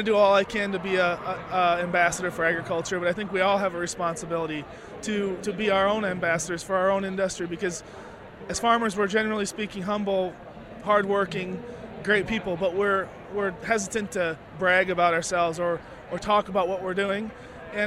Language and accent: English; Iowa, United States; really I'm a farmer from Northeast Iowa. We raise corn and soybeans and pigs